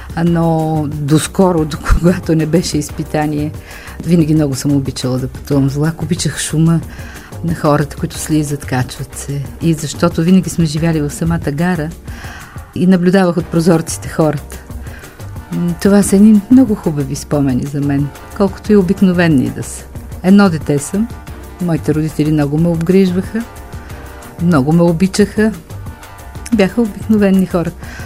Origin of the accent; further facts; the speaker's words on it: Rakevo, Vratsa Province, Bulgaria; also born or lived in Bankya; До първи клас включително растях на село, така да се каже, на гара. Баща ми беше железничар. Била съм на една гара Ракево, като много малка, след това на гара Банки, когато беше в Банки все още село.